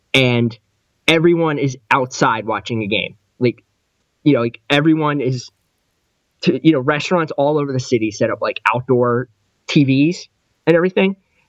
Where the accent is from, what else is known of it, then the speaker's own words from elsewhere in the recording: New York, United States; So I would, you know, it's like I grew up right outside New York.